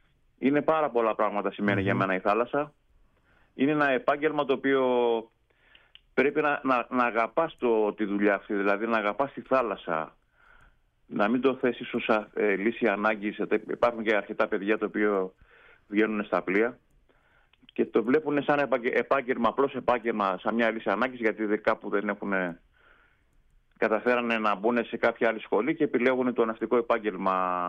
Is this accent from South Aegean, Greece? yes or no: yes; Kos, South Aegean, Greece; also born or lived in Kalymnos